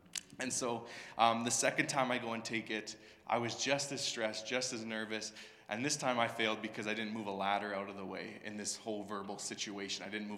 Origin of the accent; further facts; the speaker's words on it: Sylvan Lake, Alberta, Canada; I grew up in Sylvan Lake, Alberta.